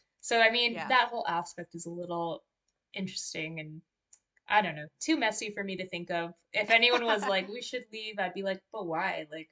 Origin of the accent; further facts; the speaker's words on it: Canada; growing up in Canada, we kind of have like a unique perspective